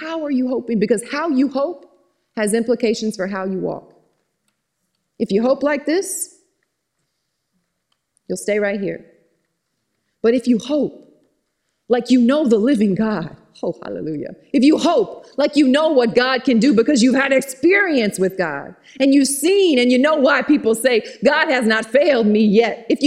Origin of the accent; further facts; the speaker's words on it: Georgia, United States; I put more syllables in words, because I'm from Georgia, put 9 or 10 syllables where there's really only two.